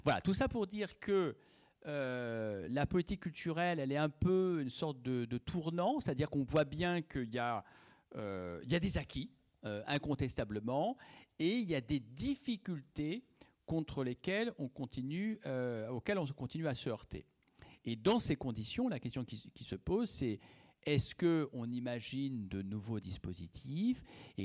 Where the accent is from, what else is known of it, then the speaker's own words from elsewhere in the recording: Tours, Centre-Val de Loire, France; Alors moi, je viens de Tours, par exemple, donc je suis très content de la qualité des équipements